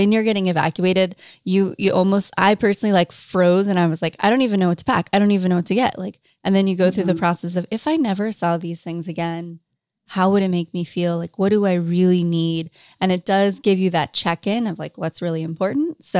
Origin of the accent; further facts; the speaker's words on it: Topanga, California, United States; Well, I actually come from Topanga, so I know all about fire season.